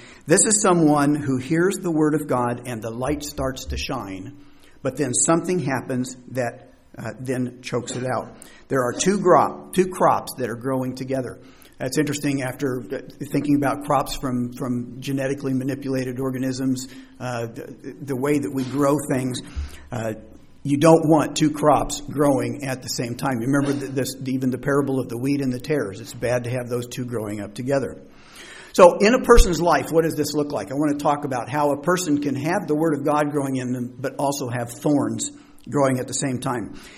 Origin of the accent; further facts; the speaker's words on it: Indiana, United States; I grew up in Indiana, and there were almost no Catholics there whatsoever.